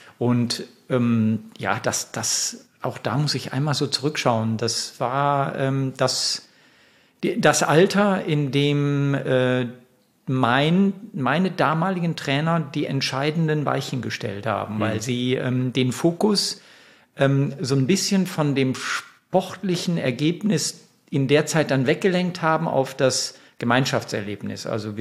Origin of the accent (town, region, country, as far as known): Neuss, North Rhine-Westphalia, Germany; born or raised there